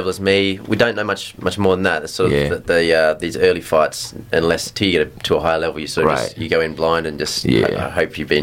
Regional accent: Western Australia, Australia; I grew up in Western Australia, and I was a real little kid.

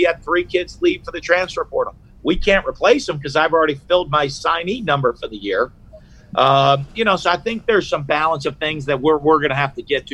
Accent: New Hampshire, United States; I grew up in New Hampshire. I played small college football.

